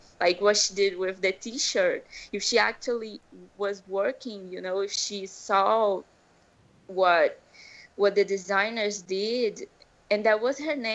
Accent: Brazil; I'm from Brazil

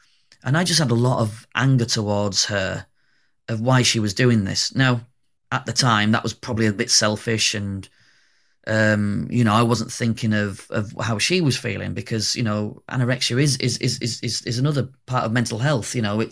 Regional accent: Yorkshire and the Humber, United Kingdom; being a British man, being brought up in North Yorkshire

